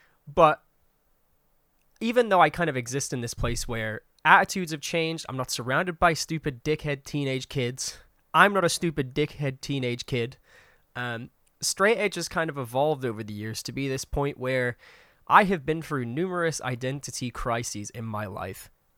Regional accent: Yorkshire and the Humber, United Kingdom; I grew up in West Yorkshire, that's where I'm from

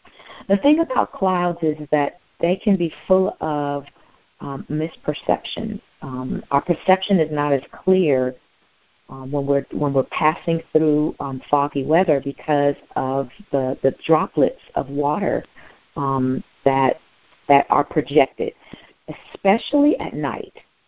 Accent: San Francisco, California, United States; Now, I'm from San Francisco, born and raised

